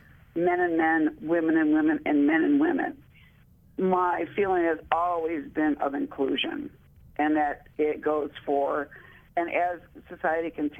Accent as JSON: {"language": "English", "country": "United States", "said": "And I said, well, I'm from America, but actually I'm very small."}